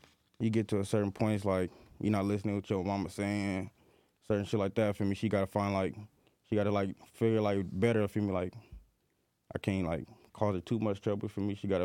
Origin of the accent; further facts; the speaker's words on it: Reno Valley, California, United States; I'm from Reno Valley, California. It's like 45 minutes an hour from LA.